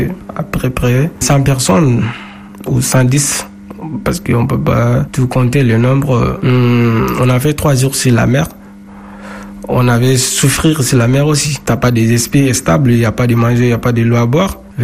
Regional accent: Gao, Mali; now in Paris, France; Je suis quitté de Gao, je suis parti à Bamako pour faire ma carte d'identité, mes pièces.

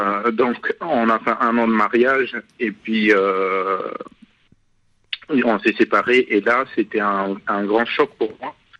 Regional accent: Central African Republic; now in Paris, France; Je suis originaire en fait de la Centrafrique, donc je suis venu en France suite au conflit en fait qui se déroulait dans mon pays. Donc en 2005, je suis arrivé

